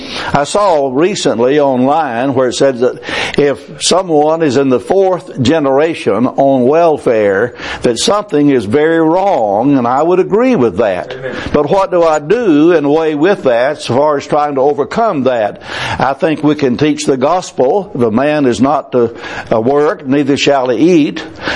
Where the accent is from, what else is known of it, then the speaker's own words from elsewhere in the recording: United States; I recognize as an American there's a certain amount of responsibility to vote and participate.